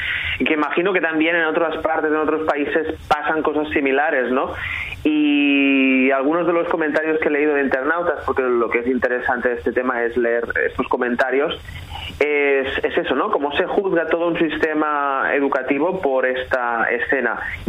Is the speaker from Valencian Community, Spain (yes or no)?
no; Catalonia, Spain; accent: Catalan; Tengo un acento español, catalán, que vamos, no lo puedo disimular de ninguna de las maneras